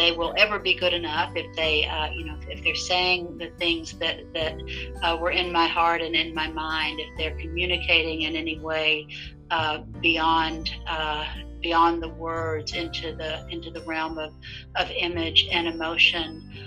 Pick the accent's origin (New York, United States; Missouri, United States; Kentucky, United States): Kentucky, United States; I was born and raised in Eastern Kentucky, in Southeastern Kentucky, to parents who were also born and raised in Southeastern Kentucky. That is in the mountains, the Appalachian Mountains.